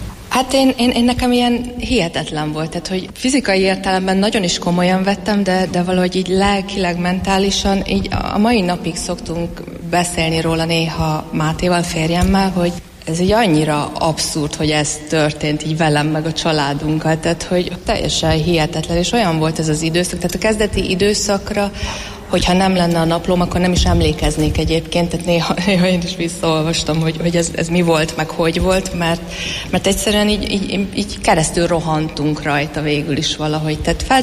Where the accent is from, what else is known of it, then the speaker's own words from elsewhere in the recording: Szombathely, Vas, Hungary; Szombathelyről jöttem, és tanárként dolgozok